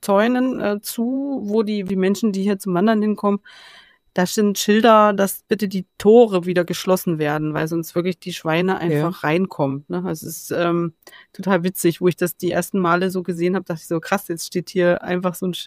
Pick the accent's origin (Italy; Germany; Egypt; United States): Germany; Hesse; ich komme ja ursprünglich aus der Gegend, wo die Waschbären zum ersten Mal aufgetaucht sind in Nordhessen.